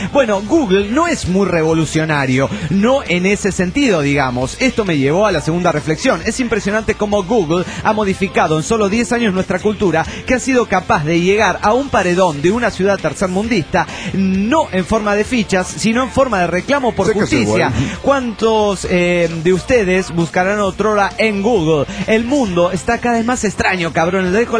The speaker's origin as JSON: {"language": "Spanish", "region": "Guerrero", "country": "Mexico", "said": "de Guerrero, México."}